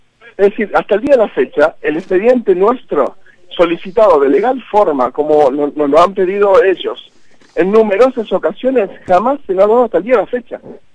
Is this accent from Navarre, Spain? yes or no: no; Aragon, Spain; born there; now in Madrid, Spain; si yo nací en Aragón, me vengo para este lado y sigue aquí en Madrid